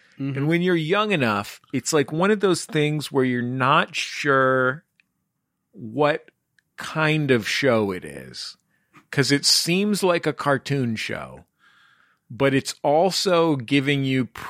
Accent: San Francisco, California, United States; Despite the fact that I'm from San Francisco, I don't know it very much at all about our most important cultural export.

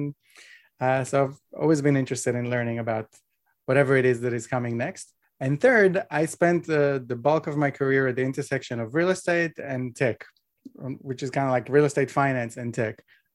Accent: Israel; So I grew up in Israel, which is a very kind of safe place for children and also has very nice weather.

